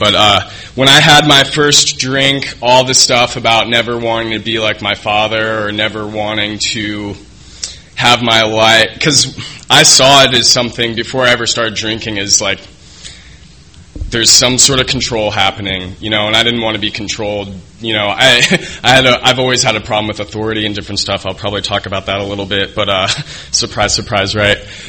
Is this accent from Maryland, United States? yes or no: no; Alexandria, Virginia, United States; now in San Diego, United States; I hit bottom here in San Diego. I'm from Alexandria, Virginia, originally.